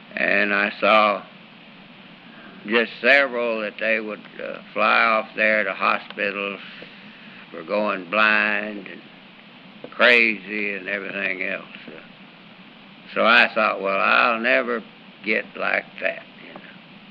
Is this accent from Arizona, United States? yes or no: yes; Nogales, Arizona, United States; I was a minority, and I was raised in Nogales, Arizona, and 85% of our student body was Mexican. It's right on the Mexican border